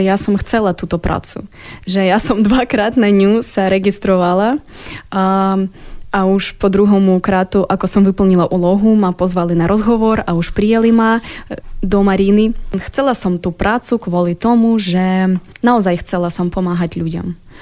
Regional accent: Kyiv, Ukraine; Slovak is a second language; Hej, ja pochádzam z Kyjeva, aj moji rodičia pochádza z Kyjeva, takže ja som taká akože z hlavného mesta, dievčina. A celý svoj život žila v tom veľkom meste.

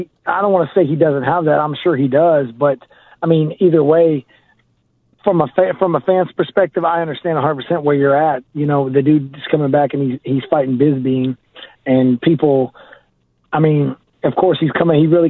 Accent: Austin, Texas, United States; I should be able to fight in 9 weeks in my home state in Austin, Texas, is what I should get.

